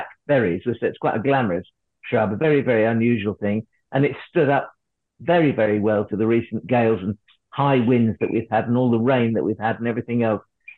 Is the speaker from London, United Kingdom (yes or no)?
no; East of England, United Kingdom; I said, I'm from Norfolk.